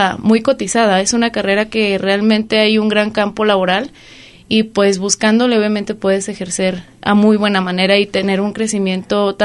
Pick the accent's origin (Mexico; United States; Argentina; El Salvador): Mexico; Colotlán, Jalisco; Bueno, yo soy originaria aquí de Colotlán. Pues desde, no soy nacida aquí en Jalisco, pero desde que soy bebé mis papás aquí vivieron y pues aquí nos quedamos.